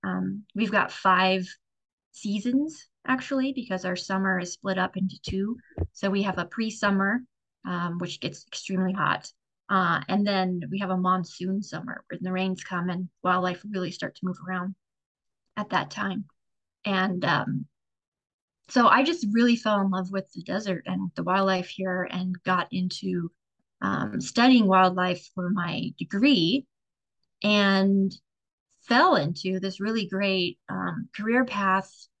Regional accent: Arizona, United States; I grew up in Southern Arizona, so with the saguaros and the cactus in the desert, and really fell in love with the desert where I grew up.

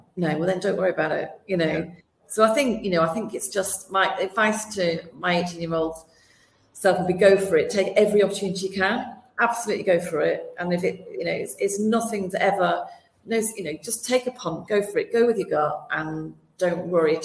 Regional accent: Wigan, North West England, United Kingdom; moved away as an adult; When I was 18, I came from Wigan going to, I failed my A-levels. That's why I went to Bristol Poly at the time.

